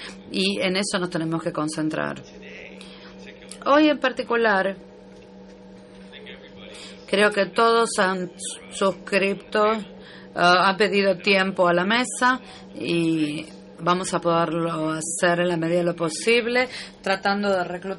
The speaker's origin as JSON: {"language": "Spanish", "town": "Vancouver", "region": "British Columbia", "country": "Canada", "second_language": "Spanish", "lives_now": "Toronto, Canada", "said": "Vengo de Toronto, pero vengo originalmente de Vancouver con otros dos amigos de la secundaria."}